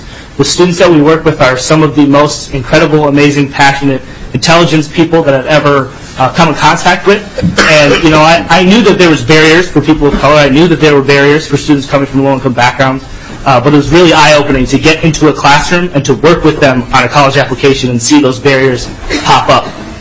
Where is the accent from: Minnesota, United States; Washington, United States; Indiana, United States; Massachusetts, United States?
Minnesota, United States; St. Paul; I'm a St. Paul native. I grew up here in Minnesota, and I went to St. Olaf College.